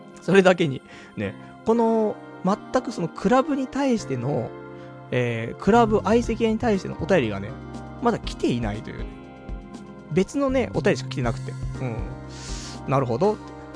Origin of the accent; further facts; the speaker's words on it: Saitama, Japan; now in Tokyo, Japan; 私埼玉県民ですからね、もともとね。実家も埼玉ね。埼玉生まれ、埼玉育ち。だけど、今は、ね、コンクリートジャングル池袋だからさ、若干ね、東京民ですよっつって